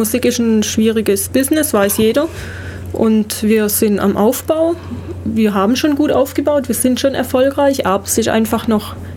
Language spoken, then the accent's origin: German; Germany; Als Deutscher hat man es auf jeden Fall nicht leichter, möchte ich mal sagen, wenn man Deutsch singt.